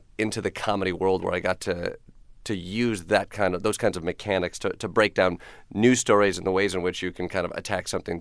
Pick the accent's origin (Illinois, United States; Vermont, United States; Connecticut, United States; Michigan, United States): Michigan, United States; now in New York, United States; I come from Michigan, and I have family members who grew up hunters and had guns, and then moving to New York, the debate surrounding guns is very different than the one that was happening in Michigan.